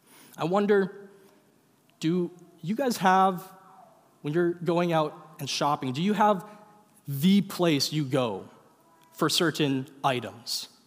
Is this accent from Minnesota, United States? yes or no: yes; St. Cloud, Minnesota, United States; And growing up in St. Cloud, Minnesota, that store was Eckroth Music.